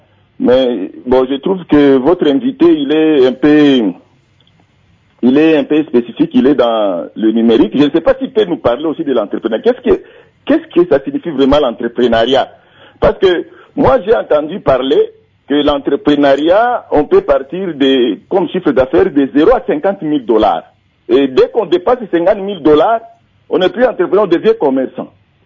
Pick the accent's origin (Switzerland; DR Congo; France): DR Congo; Goma, North Kivu; moi aussi je suis des Goma.